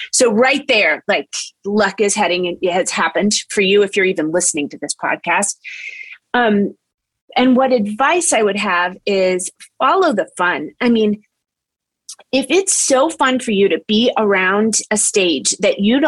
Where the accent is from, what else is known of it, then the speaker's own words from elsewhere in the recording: Charleston, West Virginia, United States; born there; starting with the zip code I was born in Charleston, and the parents that I was born to with college educations